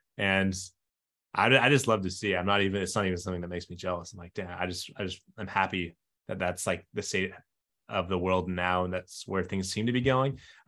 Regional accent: San Francisco, California, United States; I'm from San Francisco. So my parents still live there.

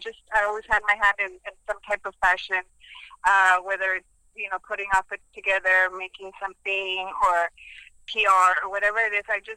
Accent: Michigan, United States; born there; moved away as an adult; also born or lived in Dallas, Texas; I was born in Michigan, but then I decided to go to college in Dallas because my family was a migrant worker, so we worked on the field, in the fields too. But I decided to go to college in Dallas, Texas

